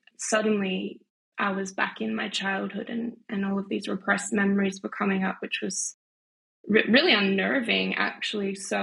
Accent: Australia; now in Switzerland; I'm based in Switzerland. I've been here for 7 years, but I grew up in Australia in quite a small beach town, very beautiful national parks and beautiful beaches.

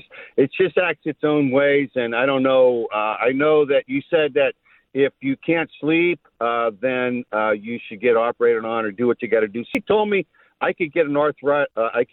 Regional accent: Pennsylvania, United States; Okay, I grew up in Western Pennsylvania.

